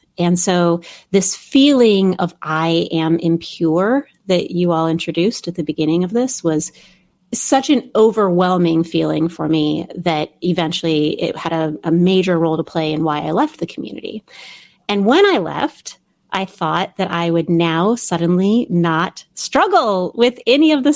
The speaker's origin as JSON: {"language": "English", "region": "Midwest", "country": "United States", "tie": "born or raised there", "said": "I was raised in the Midwest and became an evangelical Christian when I was in seventh grade"}